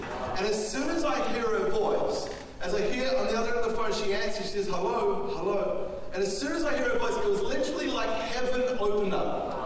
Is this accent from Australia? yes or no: yes; Melbourne, Victoria, Australia; I grew up in Melbourne, Australia